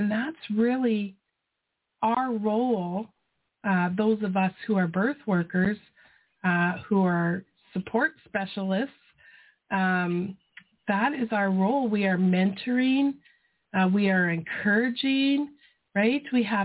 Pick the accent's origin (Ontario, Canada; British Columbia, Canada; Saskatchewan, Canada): Saskatchewan, Canada; born there; I love Saskatchewan. I was born in Saskatchewan.